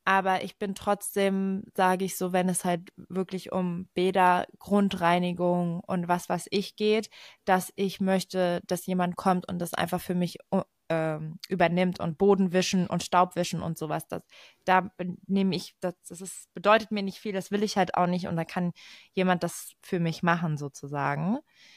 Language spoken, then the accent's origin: German; Saudi Arabia; wir sind in Saudi-Arabien aufgewachsen